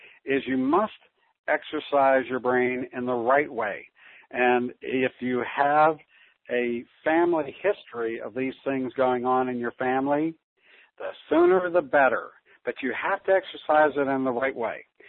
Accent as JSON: {"language": "English", "country": "United States", "accent": "American", "said": "Now, you can tell that I'm American because I have an accent"}